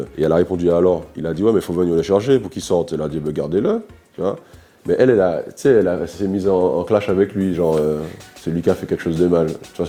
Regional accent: Martinique; J'ai grandi à Cité Dillon, je sais plus jusqu'à quel âge, peut-être 10 ans. Et du jour où on a déménagé de Dillon, j'ai dû déménager 15 fois après.

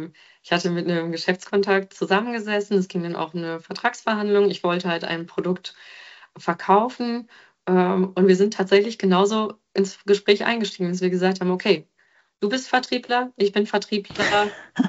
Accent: North Rhine-Westphalia, Germany; Ich komme ja nun aus Ostwestfalen, wir sind sehr direkt

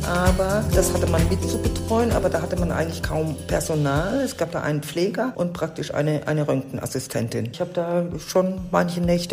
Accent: Ludwigshafen, Rhineland-Palatinate, Germany; ich komme nämlich aus Ludwigshafen

